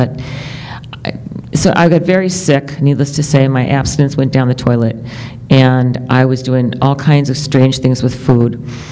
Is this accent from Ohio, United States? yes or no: yes; Cleveland, Ohio, United States; I am from Cleveland, Ohio.